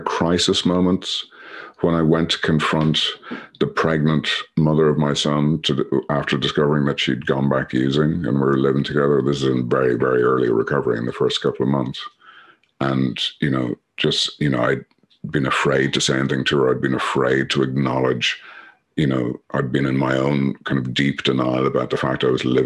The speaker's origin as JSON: {"language": "English", "country": "Ireland", "said": "but I'm Irish, so I get a license to do that."}